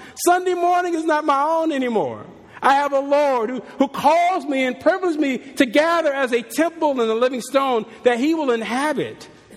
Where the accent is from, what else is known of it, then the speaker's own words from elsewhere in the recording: Los Angeles, California, United States; I'm from Los Angeles.